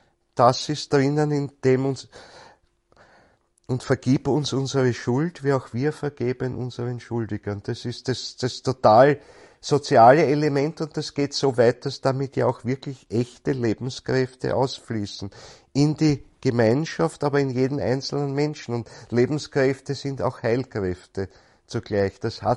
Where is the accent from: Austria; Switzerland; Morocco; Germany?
Austria; Bei uns in Österreich oder in Bayern oder was, glaube ich, ist auch noch geläufig woanders.